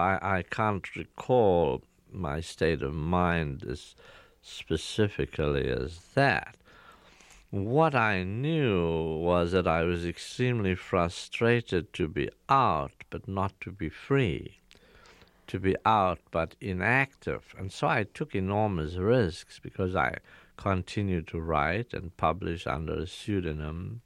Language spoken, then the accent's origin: English; South Africa; now in United States; I'm a resident alien. I've chosen not to apply for American citizenship because I don't accept that I am not a South African citizen.